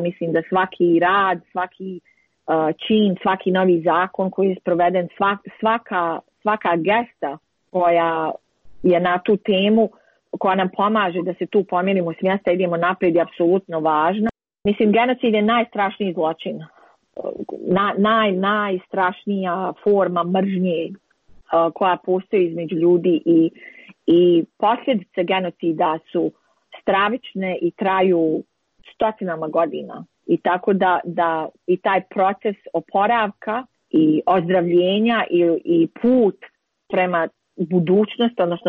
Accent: Banja Luka, Republika Srpska, Bosnia & Herzegovina; ja sam iz Bosne i Hercegovine i ono što je interesantno da nikad nisam napravila rad u Banja Luci

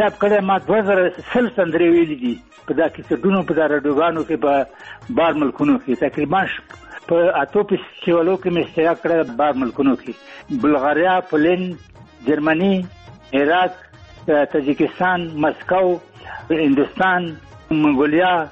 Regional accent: Khost, Afghanistan; زه د خوست ولایت یم چې نوی کلي کې زیږېدلی یم، یعنی شور ولسوالۍ

